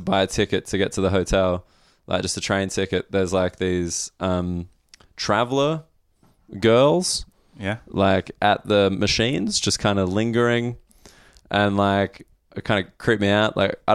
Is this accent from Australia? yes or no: yes; Australia; now in United Kingdom; I'm an Australian in the UK.